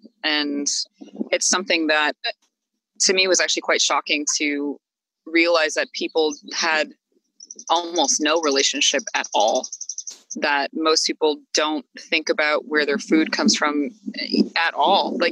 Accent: International Falls, Minnesota, United States; so I'm from International Falls, Minnesota. It's a place that some older folks might remember as Frostbite Falls from Rocky and Bullwinkle, where it's always winter. That's my hometown. I was born in the hospital there

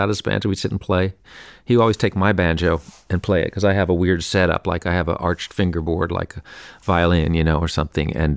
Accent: New York City, New York, United States; I grew up here in New York City and on 100th Street, West End

